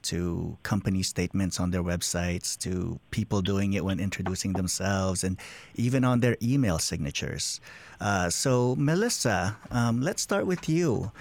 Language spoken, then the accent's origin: English; Philippines; now in Alaska, United States; as a Filipino-American immigrant who is married to a Koyukon Athabascan woman and with whom I am raising Indigenous kids.